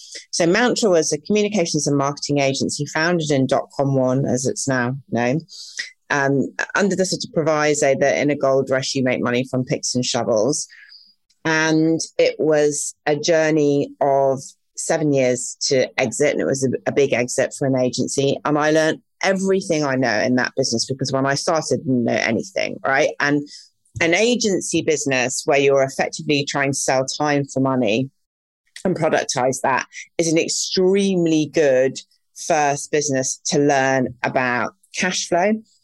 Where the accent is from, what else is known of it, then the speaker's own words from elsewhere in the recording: Sheffield, Yorkshire and the Humber, United Kingdom; And I grew up in Sheffield, where I know you're from, in a Jewish immigrant community where I didn't know anybody who went to work for someone else.